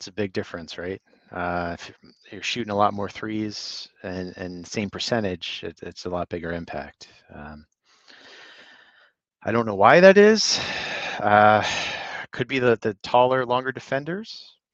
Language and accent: English; New York, United States; And, you know, I'm from New York and you don't do that in a playoff game.